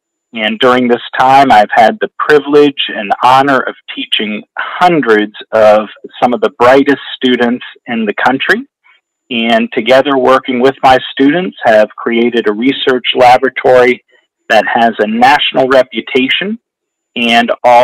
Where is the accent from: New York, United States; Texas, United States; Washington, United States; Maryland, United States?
Maryland, United States; Bethesda; now in Decatur, United States; I grew up in Bethesda, Maryland, and spent time in Ohio and Mississippi, Iowa, North Dakota, and Illinois, and I have lived in Decatur since 2005.